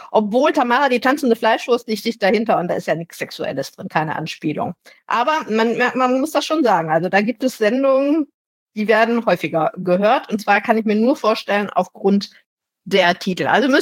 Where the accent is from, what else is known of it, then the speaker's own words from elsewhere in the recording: North Rhine-Westphalia, Germany; Ein Kind des Ruhrgebiets und bleib ein Kind des Ruhrgebiets.